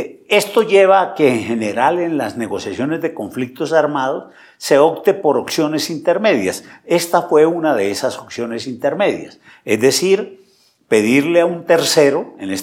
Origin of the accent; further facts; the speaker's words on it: Colombia; Primero, porque el modelo como en Colombia hemos ido terminando el conflicto armado es un modelo que podríamos llamar de negociaciones a pedazos.